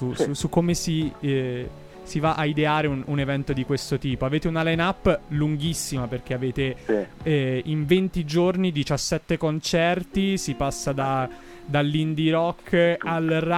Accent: Pisa, Tuscany, Italy; Hai detto Pisa perché ti ricordi che sono pisano?

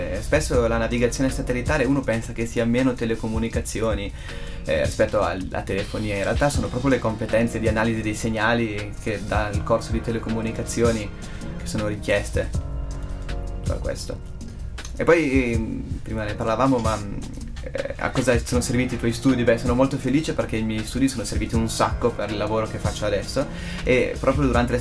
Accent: Alps, Italy; quando hanno scoperto che io arrivavo dalle Alpi si sono illuminati gli occhi

